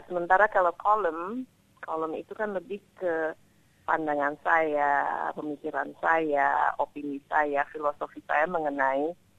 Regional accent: London, United Kingdom; Saya kan dibesarkan di London, sekolah di London dan sampai ke universitas saya juga di London.

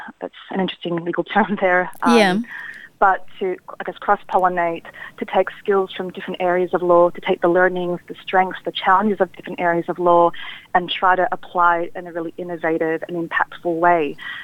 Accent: Sydney, New South Wales, Australia; my father is from England in a small town called Tiverton. I was born in Australia, grew up in Western Sydney

